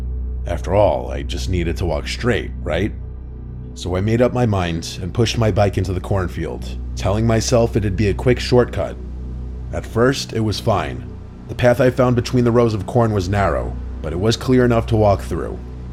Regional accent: Nebraska, United States; I grew up in Nebraska, and I used to bike to school every day because my parents were always working.

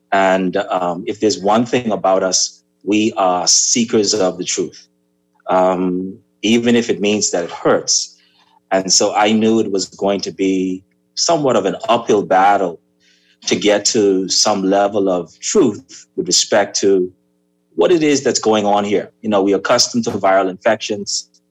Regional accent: Eleuthera, Bahamas; also born or lived in Nassau; I was born in Eleuthera, born in Nassau, and lived my entire life in Eleuthera until I went off to school. So it was fortuitous for me to come back home and pave the ground.

